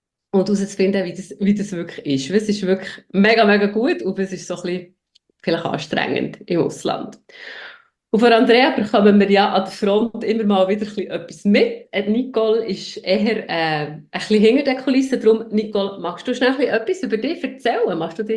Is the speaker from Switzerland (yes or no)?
yes; Bern, Switzerland; Bis vor 10 Jahren, also bis ich Mutter geworden, habe ich eigentlich immer mal wieder ein bisschen im Ausland gelebt. Und jetzt bin ich mit den Kindern sesshaft geworden in meiner Heimatstadt Bern.